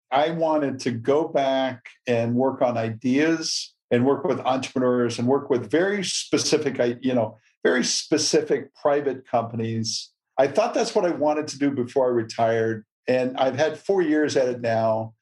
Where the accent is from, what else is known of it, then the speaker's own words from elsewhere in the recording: United States; I'm an American. I know what the threats are.